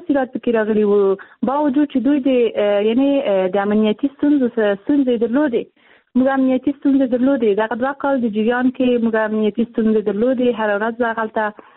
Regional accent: Afghanistan; زه په افغانستان کې پیدا شوی یم زه د افغانستان یوه جلۍ یم

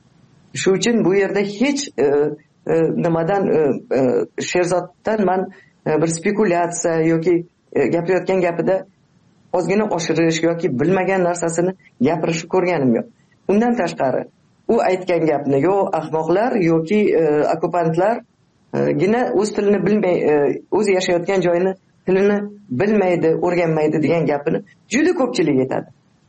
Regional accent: Tashkent, Uzbekistan; men Toshkentda tug'ilib o'sganman. Aynan o'sha 66-yildagi zilzila bilan bog'liq ko'p voqealarni 11 yoshimda xotiramda qolgan.

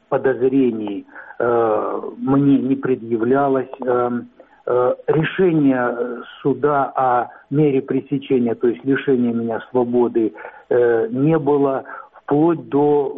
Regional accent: Simferopol, Crimea, Ukraine; Я уроженец города Симферополя, всегда проживал и работал в Крыму.

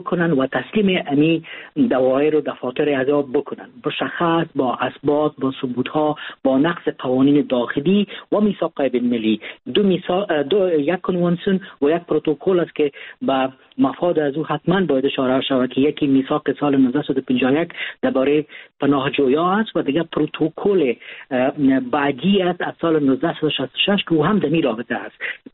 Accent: Afghanistan; ما افغان هستیم

